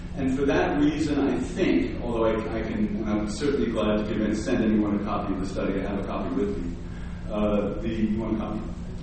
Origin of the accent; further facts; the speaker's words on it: New York City, New York, United States; I'm a New Yorker, I grew up in the city